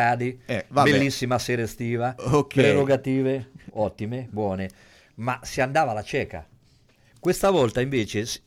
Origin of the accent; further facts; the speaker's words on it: Ancona, Marche, Italy; da anconetano, mi sento un po' scoglionato dalla risposta della mia città.